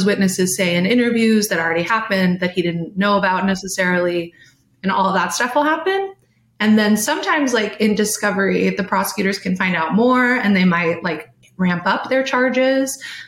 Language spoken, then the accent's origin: English; California, United States; Sorry, I'm from California, so I've never had the chance